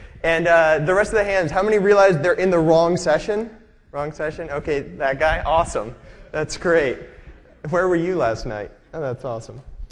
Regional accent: Redmond, Washington, United States; I am from Redmond.

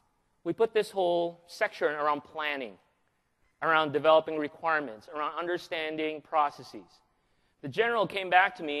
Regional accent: Manila, Metro Manila, Philippines; Forgive my heavy southern accent. I come from the deep south. Manila, Philippines.

